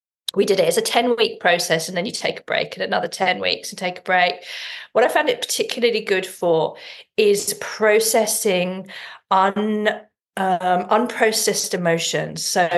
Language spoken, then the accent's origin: English; England, United Kingdom; growing up in England